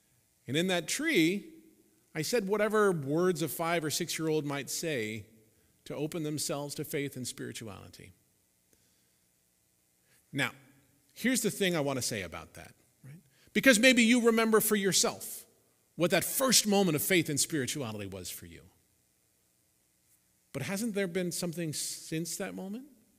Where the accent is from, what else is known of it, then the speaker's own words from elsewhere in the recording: Santa Clarita, California, United States; I grew up, I told you that I grew up in Santa Clarita. This was actually before we moved to Santa Clarita, because we moved to Santa Clarita when I was 7. We hadn't been in the state of California that long because I was born in another state.